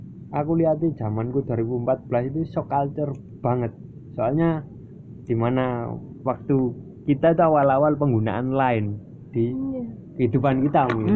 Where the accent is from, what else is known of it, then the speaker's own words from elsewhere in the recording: Surabaya, East Java, Indonesia; Aku punya teman-teman yang dari daerah yang aku dari Surabaya juga bingung komunikasinya gimana.